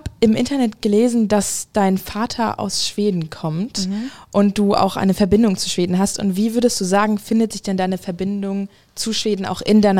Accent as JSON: {"language": "German", "town": "Essen", "region": "North Rhine-Westphalia", "country": "Germany", "said": "ich bin 17 Jahre alt und Jugendreporterin. Ich komme aus Essen."}